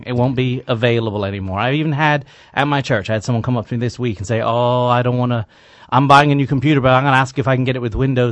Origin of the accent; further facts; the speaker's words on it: England, United Kingdom; now in United States; Well, I'm originally from England, and so I didn't celebrate Thanksgiving growing up. I moved to the States.